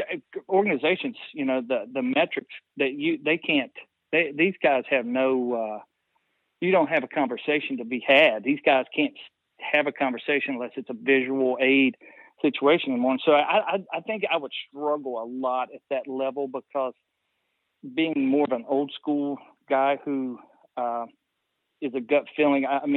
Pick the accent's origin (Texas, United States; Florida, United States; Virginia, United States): Virginia, United States; Tannersville; I was from nowhere. I was from Southwest Virginia, grew up in Tannersville, played at Tazewell.